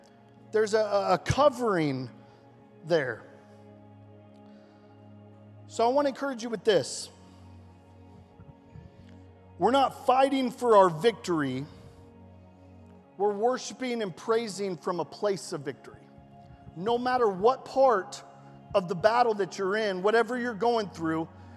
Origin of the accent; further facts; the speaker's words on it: Oklahoma, United States; We're from Oklahoma.